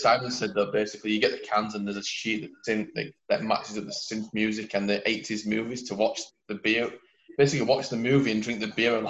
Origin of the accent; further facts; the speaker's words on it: Huddersfield, Yorkshire and the Humber, United Kingdom; I'm from Huddersfield, yeah.